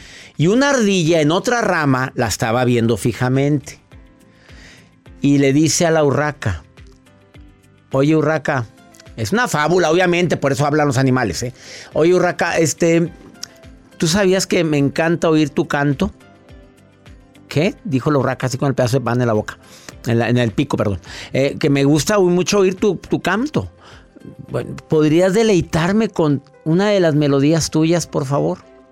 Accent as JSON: {"language": "Spanish", "country": "Mexico", "said": "porque en México, en mi país amado, uno de los principales tipos de robo es el fraude"}